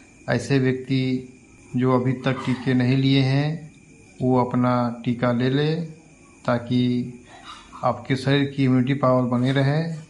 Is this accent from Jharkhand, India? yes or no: yes; Kathikund, Jharkhand, India; मैं ग्राम काठीकुंड से हूँ।